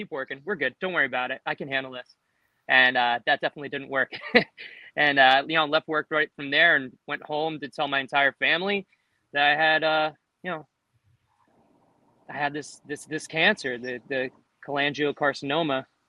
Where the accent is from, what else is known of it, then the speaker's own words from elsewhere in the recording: New Jersey, United States; I'm from New Jersey, the Jersey Shore.